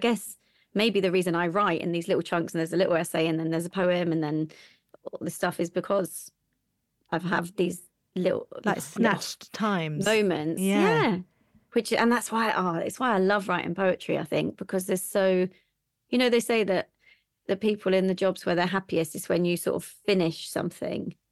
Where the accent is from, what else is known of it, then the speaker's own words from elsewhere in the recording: South East England, United Kingdom; I was brought up just outside Reading in a little village and went to the local schools. But my family, my mum and dad are both from Glasgow, or like just on the edge of like the east side of Glasgow.